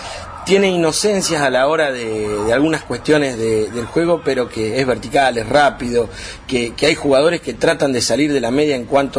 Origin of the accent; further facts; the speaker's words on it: Argentina; Digo, somos Argentina, es muy difícil decir